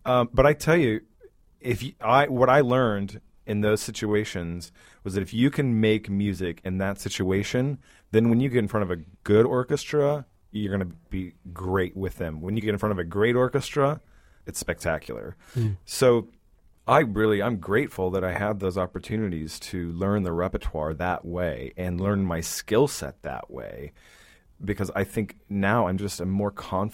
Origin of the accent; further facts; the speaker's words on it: United States; So I thought, well, I'm American, but I can fashion this kind of path